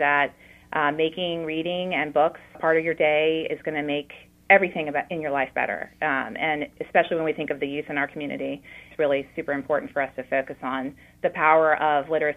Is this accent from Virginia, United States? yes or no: yes; Lynchburg, Virginia, United States; So I grew up in Lynchburg, and I guess I was always a child that loved books and reading.